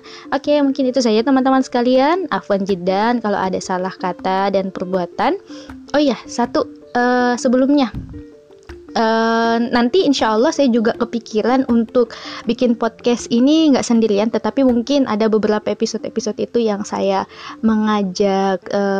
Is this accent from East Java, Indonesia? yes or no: no; Makassar, South Sulawesi, Indonesia; accent: Makassar; saya asalnya dari Makassar, jadi mohon maaf kalau kadang mungkin nanti podcast-podcast selanjutnya itu keceplosan-keceplosan logat-logat Makassarnya.